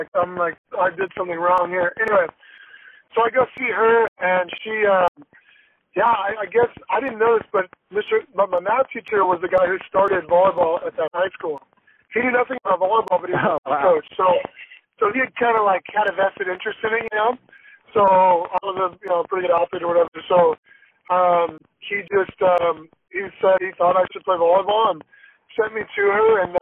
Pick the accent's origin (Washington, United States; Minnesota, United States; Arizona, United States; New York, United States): Arizona, United States; Mesa; I grew up in Mesa, Arizona.